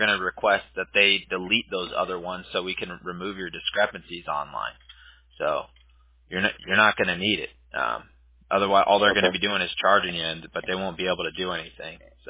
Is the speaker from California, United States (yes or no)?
yes; Huntington Beach, California, United States; I'm originally from Huntington Beach, so they have these huge like firework shows at the pier.